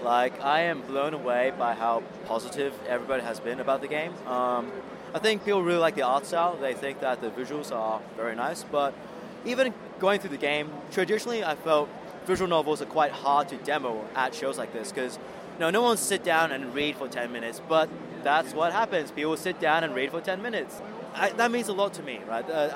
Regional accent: Melbourne, Victoria, Australia; We're all from Melbourne. Like, my whole team is situated in Melbourne

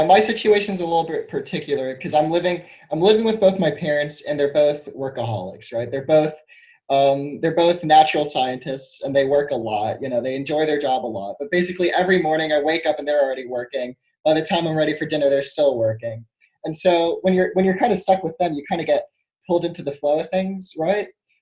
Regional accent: New Orleans, Louisiana, United States; growing up in New Orleans, jazz was always around.

